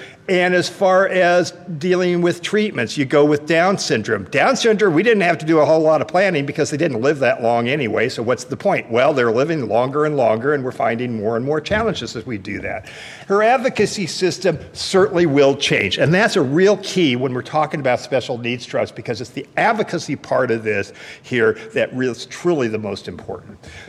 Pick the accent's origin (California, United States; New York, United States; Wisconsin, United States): California, United States; Remember, I'm from Northern California here